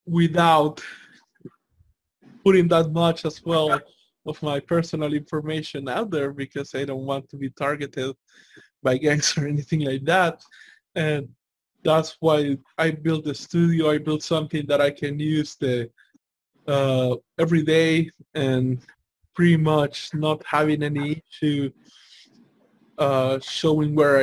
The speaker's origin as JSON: {"language": "English", "country": "El Salvador", "said": "Again, I'm from El Salvador."}